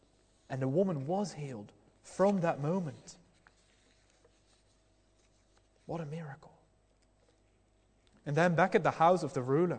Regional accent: Netherlands; now in United Kingdom; Or in my home country, the Netherlands, Alexander, how he is king there.

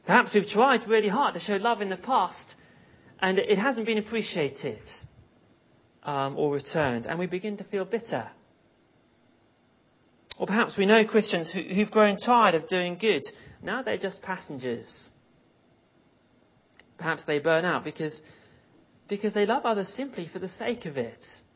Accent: London, United Kingdom; The church I grew up in London

